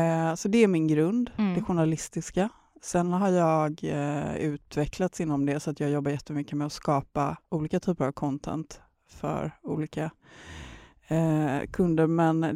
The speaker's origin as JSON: {"language": "Swedish", "town": "Gothenburg", "region": "Västra Götaland County", "country": "Sweden", "said": "Jag känner ju det att min lokala patrioten gör sig redo att åka till mina hemtrakter. Jag är ju från Göteborg."}